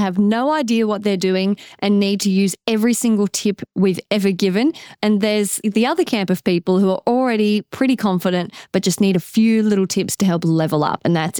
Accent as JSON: {"language": "English", "country": "Canada", "said": "As a Canadian, obtaining a work holiday visa in Australia is fairly easy."}